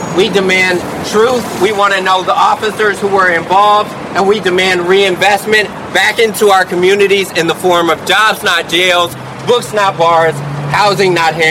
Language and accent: English; Oakland, California, United States; also born or lived in San Francisco; I was born San Francisco. We moved to Oakland when I was a week old. I was born and raised right near Eastmont Mall